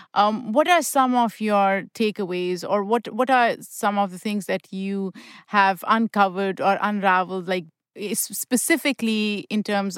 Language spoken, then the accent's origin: English; Pakistan; And I grew up in Pakistan